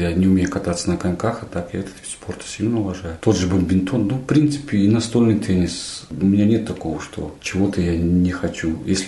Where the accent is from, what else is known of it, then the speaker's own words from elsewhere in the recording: Tashkent, Uzbekistan; moved away as an adult; now in Tyumen Oblast, Russia; Я вместе с семьей, это жена моя и два сына, мы приехали из Узбекистана, конкретно город Ташкент, 8 лет назад, в 2016 году.